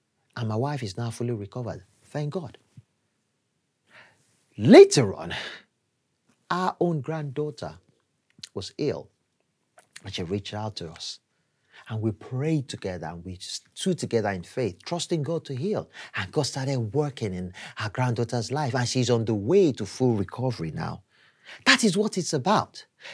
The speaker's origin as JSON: {"language": "English", "country": "Nigeria", "said": "My wife and I are from different cultures. We are both from Nigeria, but from different cultures in Nigeria."}